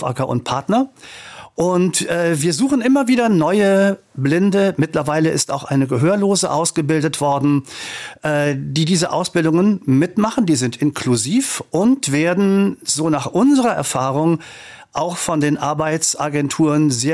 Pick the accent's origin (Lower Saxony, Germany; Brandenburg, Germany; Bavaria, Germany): Lower Saxony, Germany; Norddeutschland, in der Nähe von Hannover